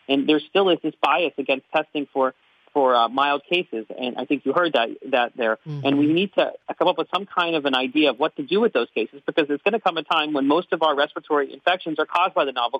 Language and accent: English; Pittsburgh, Pennsylvania, United States; I know, for example, in my hometown of Pittsburgh, Quest has partnered with a private infectious disease doctor